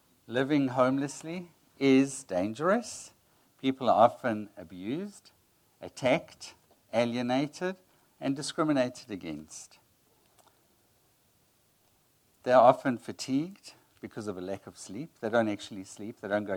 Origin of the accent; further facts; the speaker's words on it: Italy; because obviously I'm from Italy, so I asked a lot of questions.